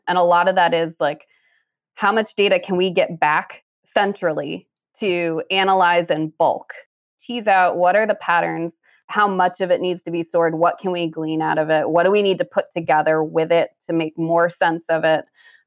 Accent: Connecticut, United States; Yeah, I actually grew up in Connecticut.

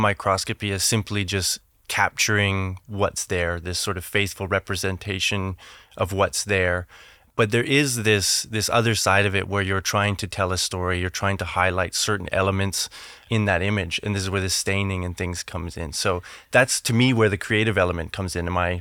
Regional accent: Western Canada, Canada; Because I know for me, Western Canada, I grew up in the Rocky Mountains.

